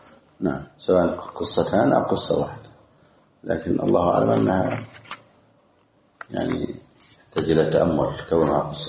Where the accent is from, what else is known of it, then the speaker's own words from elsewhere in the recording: Egypt; بلادنا مصر